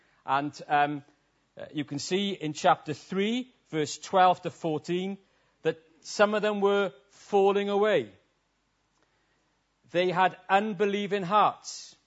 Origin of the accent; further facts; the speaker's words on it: Wales, United Kingdom; I'm a Welshman, and Welshmen think we should preach in suits and shirts and ties